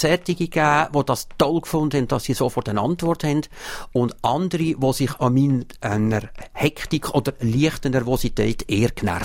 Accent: Ticino, Switzerland; Ich selber bin Tessiner und bin aus dem Grund sehr temperamentvoll und ungeduldig.

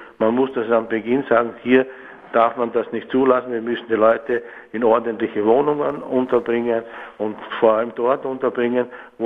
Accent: Vienna, Austria; Bei uns in Österreich und in Wien sind die Autochtonen, die immer hier gelebt, so wie meine Familie, die über Jahrhunderte hier leben

